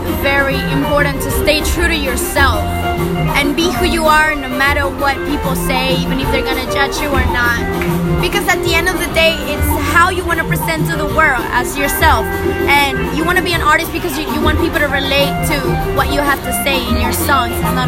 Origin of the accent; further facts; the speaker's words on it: Venezuela; English is a second language; now in Miami, United States; Yes, I moved from Venezuela to Miami. That was 4 years ago.